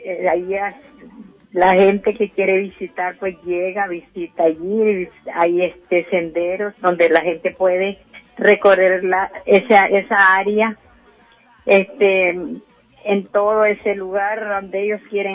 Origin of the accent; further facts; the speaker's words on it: Colonia Los Ángeles, South Caribbean Coast Autonomous Region, Nicaragua; de Colonia Los Ángeles, coordinadora de gabinete acá en este lugar de Nueva Guinea